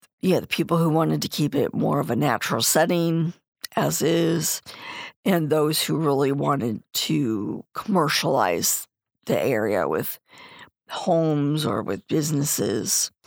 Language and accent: English; Bradley, Illinois, United States; I'm from Bradley, so I'm kind of partial to the development of Bradley